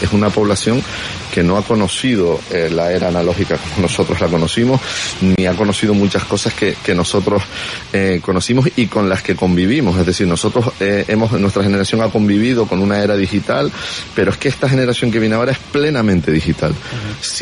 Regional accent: Canary Islands, Spain; los únicos que podemos comprar aquí somos los propios canarios

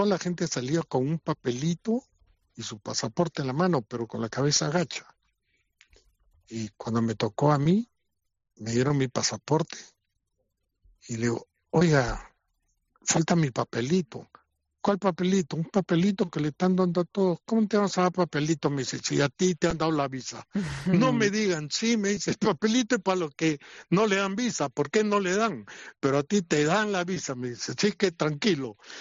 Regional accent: Peru; moved away as an adult; now in Spain; para venir a España de Perú, yo soy del Perú

